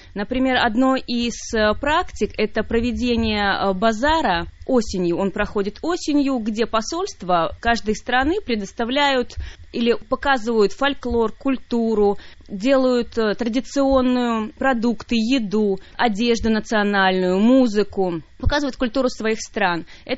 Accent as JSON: {"language": "Russian", "country": "Belarus", "lives_now": "Slovakia", "said": "Наверное, немного иронично и смешно для меня, что я приехала из Беларуси"}